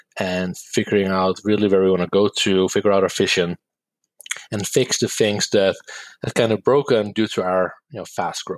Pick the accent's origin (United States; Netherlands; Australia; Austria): Netherlands; English is a second language; Well, so I grew up in the Netherlands.